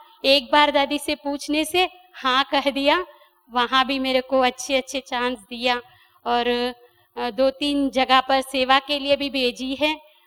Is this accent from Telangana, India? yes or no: yes; Warangal, Telangana, India